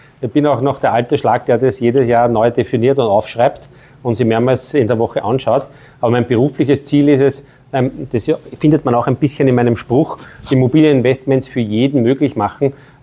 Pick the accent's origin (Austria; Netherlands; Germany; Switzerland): Austria; Retz, Lower Austria; Ich eröffne jetzt in meiner alten Heimat in Retz ein weiteres Büro.